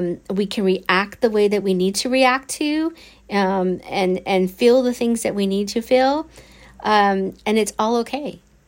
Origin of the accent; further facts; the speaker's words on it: United States; which doesn't matter because I'm American